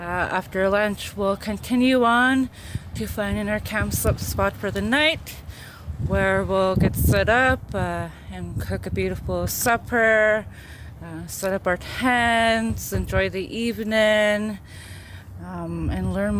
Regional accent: Fort McPherson, Northwest Territories, Canada; I'm Tetlet Gwichin, Main and People of the Headwaters. I was raised in Fort McPherson, Northwest Territories, but I reside here on the Tan and Kwalandan traditional territory.

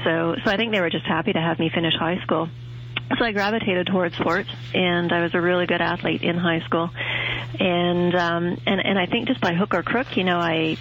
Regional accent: Timmins, Ontario, Canada; Growing up in Timmins was I grew up in Timmins, Ontario, for the most part

